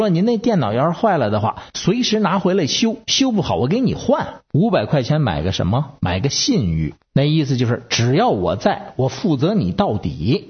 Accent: Beijing, China; 我是北京的

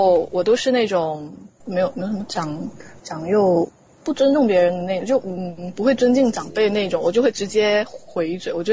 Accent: Zhuhai, Guangdong, China; 我家在广东，就我家在珠海。

